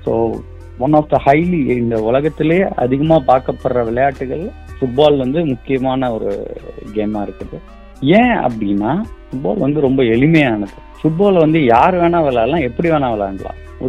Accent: Pudukkottai, Tamil Nadu, India; என்னோட சொந்த ஊர் வந்து புதுக்கோட்டை.

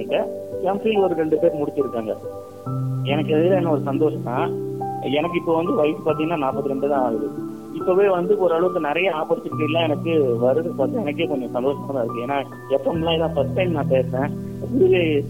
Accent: Puducherry, India; also born or lived in Bangalore; நான் பாண்டிச்சேரியை சேர்ந்தவங்க, புதுச்சேரின்னு சொல்லுவாங்க. நான் பிறந்தது படிச்சது எல்லாமே அங்கே.

